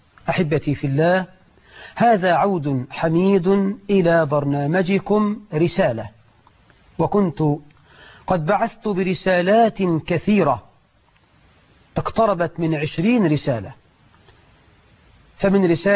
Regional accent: Egypt; مرت بلدنا مصر بأجواء وأحوال لم يعرفها المصريون منذ عهد الفراعين

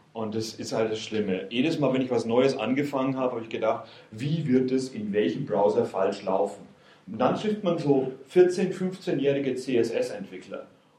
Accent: Bavaria, Germany; accent: Franconian; now in England, United Kingdom; ich arbeite bei Mozilla und ich spreche Fränkisch, also eine Mischung aus dem wunderschönen Fränkisch und Englisch, weil ich seit 11 Jahren in England lebe

